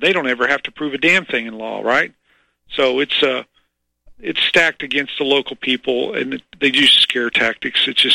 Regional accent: Missouri, United States; and I'm originally from Missouri

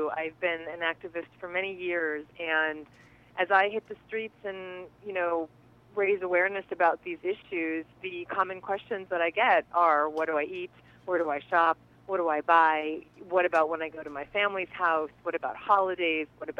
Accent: East Coast, United States; I grew up on the East Coast and ate everything that was put in my mouth.

